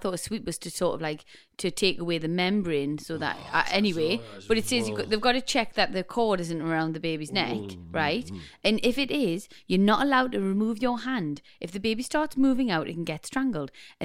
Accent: Belgium; I'm from Belgium, and I've always thought that British people have some really weird food habits.

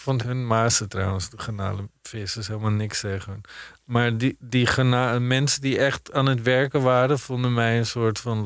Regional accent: Amsterdam, North Holland, Netherlands; Kijk, ik ben een echte Amsterdammer.

